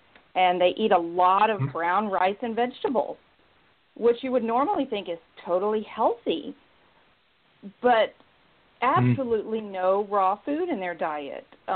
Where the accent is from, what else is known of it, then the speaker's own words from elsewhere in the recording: Austin, Texas, United States; I'm from Austin, Texas.